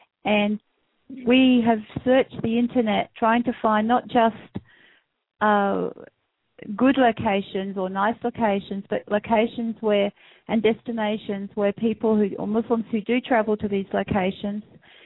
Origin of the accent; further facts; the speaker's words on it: Melbourne, Victoria, Australia; accent: Australian; I'm actually English born in Australia. I've lived in Australia all my life, so I have an Australian accent, I presume.